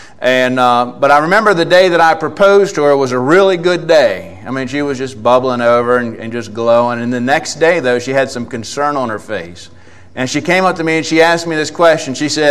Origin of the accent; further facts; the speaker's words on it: Maryland, United States; We're from Maryland, just outside of Washington, D.C. In fact, I was born and raised in that area and spent my whole life there.